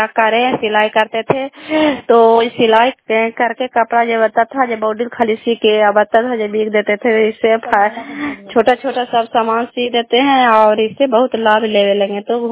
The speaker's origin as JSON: {"language": "Hindi", "region": "Bihar", "country": "India", "said": "घर कल्याणपुर बाली बेलसी पंचायत सरखान चंदी जिला ललंदा का निवासी हूँ।"}